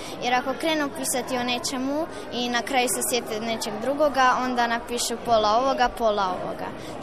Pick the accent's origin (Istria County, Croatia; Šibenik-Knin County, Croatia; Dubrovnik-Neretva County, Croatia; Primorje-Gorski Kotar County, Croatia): Primorje-Gorski Kotar County, Croatia; Rijeka; dolazim iz Rijeke